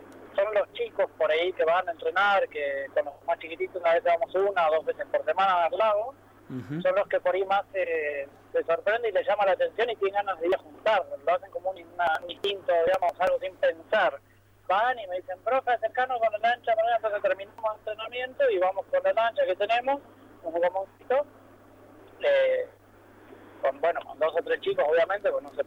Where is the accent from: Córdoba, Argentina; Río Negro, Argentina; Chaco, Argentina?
Río Negro, Argentina; Viedma; De Viedma, Río Negro.